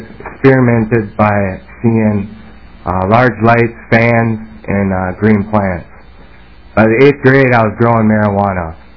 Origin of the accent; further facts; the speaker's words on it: Burnsville, Minnesota, United States; Chairman, committee … I grew up in Burnsville, and growing up, my parents smoked pot